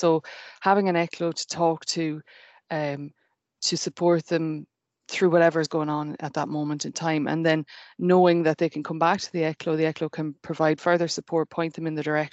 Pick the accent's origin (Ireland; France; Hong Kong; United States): Ireland; moved away as an adult; now in Scotland, United Kingdom; I'm Irish.